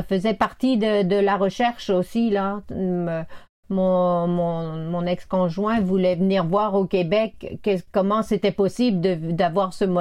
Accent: Centre-Val de Loire, France; now in Canada; Du Loiret.

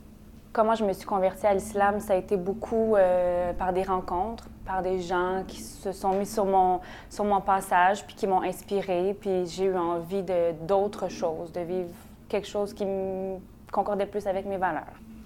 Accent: Montreal, Quebec, Canada; born there; Je suis née à Montréal. J'ai un parcours quand même un petit peu particulier parce que dans ma trajectoire de vie, j'ai choisi l'islam en fait comme religion. Disons que ça me distingue un petit peu. Mes parents sont québécois

